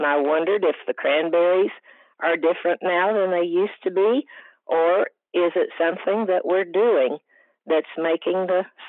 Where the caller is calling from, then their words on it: Nacogdoches, Texas, United States; Nacogdoches, Texas.